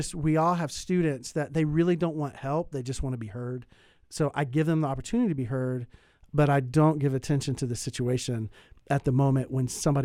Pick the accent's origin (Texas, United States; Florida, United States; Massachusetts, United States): Florida, United States; You know, I grew up in Florida and I was a lifeguard.